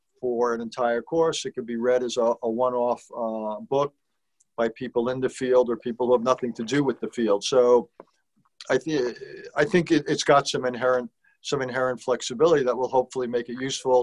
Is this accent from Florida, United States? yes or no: no; Valley Stream, New York, United States; I grew up on Valley Stream, Long Island, and went to Valley Stream South High School and then Roslyn High School.